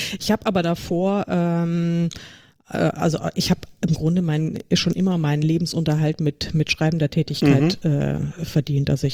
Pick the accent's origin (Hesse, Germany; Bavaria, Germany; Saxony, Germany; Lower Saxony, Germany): Hesse, Germany; Frankfurt; Das ist so meine Heimat. Außerdem ist Frankfurt total praktisch, weil man ganz schnell eigentlich überall ist, weil es so schön mittig liegt und also verkehrsgünstig.